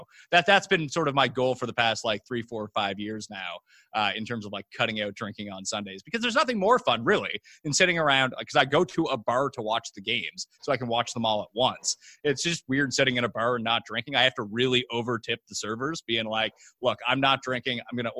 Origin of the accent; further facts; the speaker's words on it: Canada; being and growing up in Canada